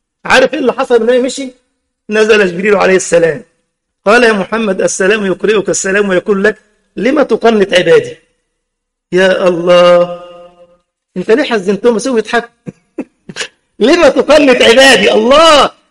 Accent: Egypt; ما شفتوش الزنقه عندنا في مصر في المترو دلوقتي يعني

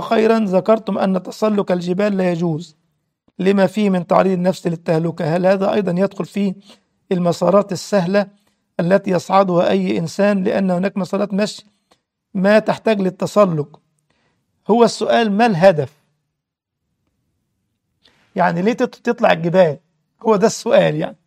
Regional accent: Egypt; وحصل عندنا في مصر والله العظيم، كانوا دخلوها جديد عندنا

